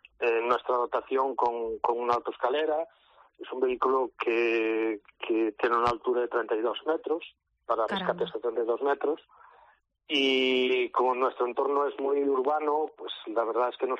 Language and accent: Spanish; Brión, Galicia, Spain; No, hay gente que la mayoría somos de Brión.